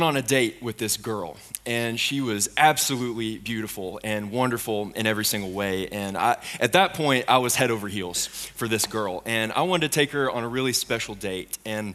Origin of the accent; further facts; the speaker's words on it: London, Kentucky, United States; I've born and raised London, Kentucky. This has been my hometown my entire life.